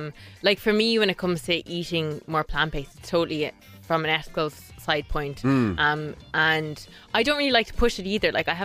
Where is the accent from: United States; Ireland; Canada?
Ireland; Because as Irish people, we've grown up, we all know how to cook our meat, chicken, eggs and fish.